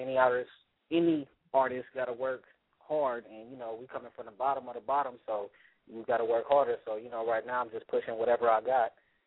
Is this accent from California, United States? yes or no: yes; California, United States; They think less of us because we're not actually from Los Angeles, because we Valley boys.